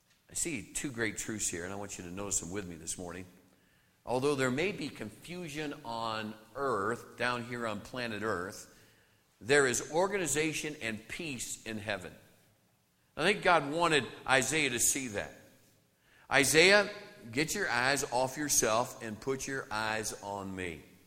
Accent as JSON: {"language": "English", "region": "Midwest", "country": "United States", "said": "I'm from the Midwest, excuse me."}